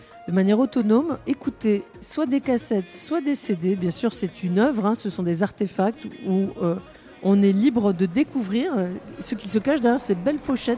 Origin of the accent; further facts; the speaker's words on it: Tourcoing, Hauts-de-France, France; moi, j'ai grandi à Tourcoing. C'est ici que j'ai reçu cette culture franco-maghrébine et particulièrement algérienne.